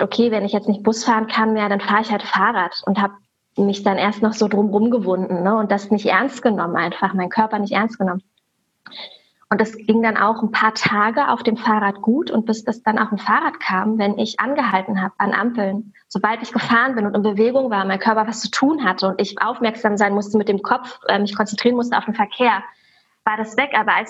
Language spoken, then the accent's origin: German; Berlin, Germany; Und mir ist sofort Berlin gekommen, meine Heimat.